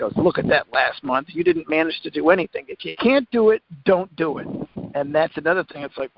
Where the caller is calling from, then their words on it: Annapolis, Maryland, United States; I'm calling from Annapolis, Maryland.